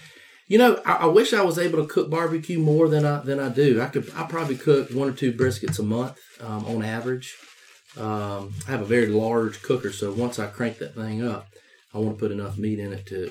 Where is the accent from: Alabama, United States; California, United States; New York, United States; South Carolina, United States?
South Carolina, United States; Union; Well, you know, I've told you I'm from Union, and sure. I hadn't lost those Union characteristics.